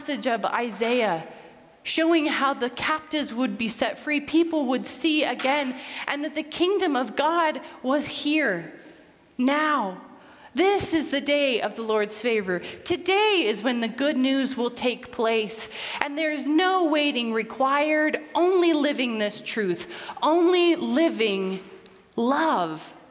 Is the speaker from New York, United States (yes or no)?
no; Casper, Wyoming, United States; also born or lived in Los Angeles; we lived in Los Angeles, and this is only a small detail to say that it was like living on Mars. I was coming from Casper, Wyoming, which is a little bit smaller than Los Angeles.